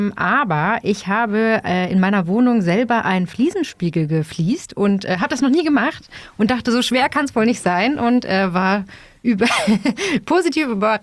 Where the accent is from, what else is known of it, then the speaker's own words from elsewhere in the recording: Berlin, Germany; und ich bin Berlinerin, ne? Schon immer